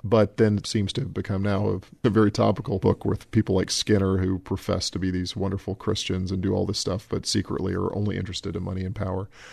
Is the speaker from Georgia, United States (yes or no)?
no; Alabama, United States; I was growing up in Alabama